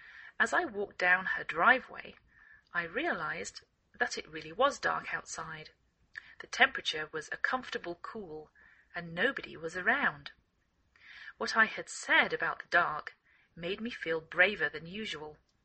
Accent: England, United Kingdom; now in United States

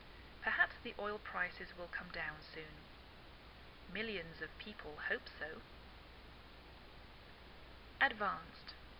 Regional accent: England, United Kingdom; now in United States; I am English, I live in the northwest of the United States

